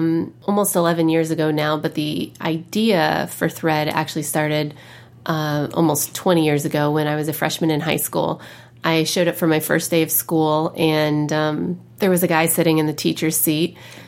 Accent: Indiana, United States; And where I grew up in Indiana, that wasn't your traditional high school gossip.

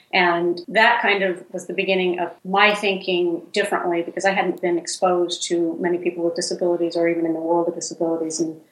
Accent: Idaho, United States; now in Seattle, United States; Well, I grew up in North Idaho, and I live in Seattle

